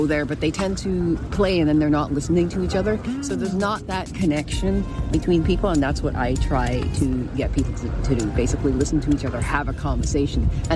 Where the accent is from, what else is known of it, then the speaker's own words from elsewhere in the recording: Guyana; also born or lived in New York; now in Vancouver, Canada; Guyana's where I'm from.